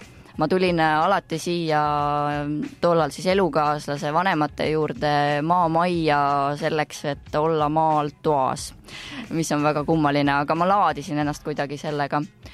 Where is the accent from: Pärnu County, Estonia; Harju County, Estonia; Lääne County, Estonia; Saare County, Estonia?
Harju County, Estonia; Saku; born or raised there; moved away as an adult; also born or lived in Rapla Parish